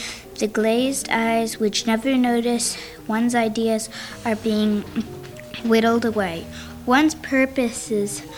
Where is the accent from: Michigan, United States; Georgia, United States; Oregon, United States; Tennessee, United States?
Oregon, United States; Tualatin; I am from Tualatin, Oregon.